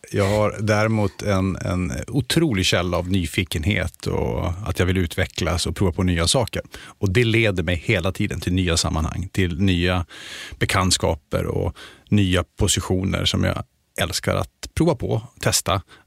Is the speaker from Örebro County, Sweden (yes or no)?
no; Luleå, Norrbotten County, Sweden; now in Stockholm, Sweden; Stockholm har satt sina spår. Men flyg upp mig till Luleå, ge mig en telefonlur och prata med mina föräldrar. Då hörs det mer att jag kommer från Luleå. Men annars så har jag slipat bort eller tappat lite grann den delen.